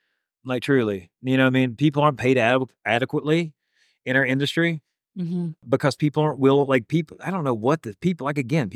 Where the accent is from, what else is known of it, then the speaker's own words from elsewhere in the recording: the South, United States; we used to gather all around, like, I'm from the South.